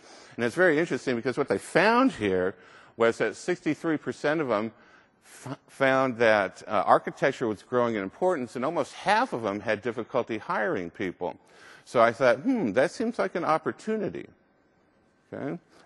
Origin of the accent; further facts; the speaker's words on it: Texas, United States; But you have to understand, I'm from Texas, and my idea of international travel is going to Arkansas.